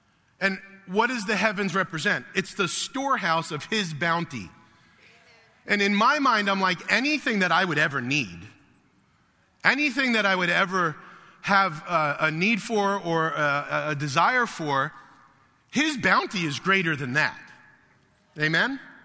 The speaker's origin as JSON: {"language": "English", "region": "New York", "country": "United States", "said": "I'm not a farmer. I'm a New Yorker. I'm a city guy."}